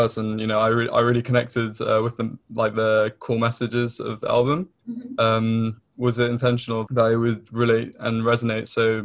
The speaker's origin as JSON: {"language": "English", "region": "London", "country": "United Kingdom", "lives_now": "Nottingham, United Kingdom", "said": "Although I'm studying in Nottingham, I'm a Londoner at heart."}